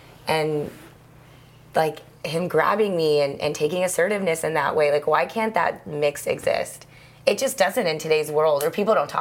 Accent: India; And I was shook as an Indian mom.

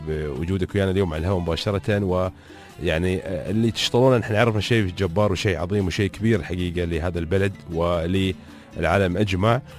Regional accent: United Arab Emirates

